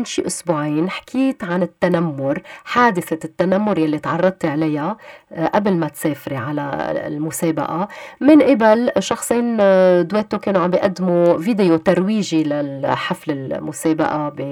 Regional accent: Lebanon; شملنا كلنا كلبنانيين

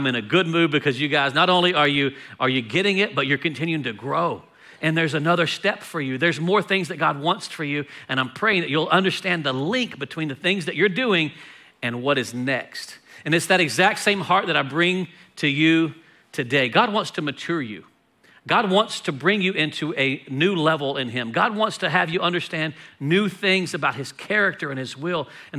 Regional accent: Texas, United States; And so I'm from Texas, I'm from the South, and there is no better link in my mind than biscuits to gravy.

